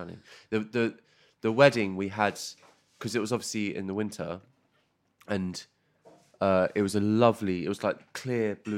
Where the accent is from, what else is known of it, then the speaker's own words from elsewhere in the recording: Chichester, South East England, United Kingdom; No, I'm from Chichester.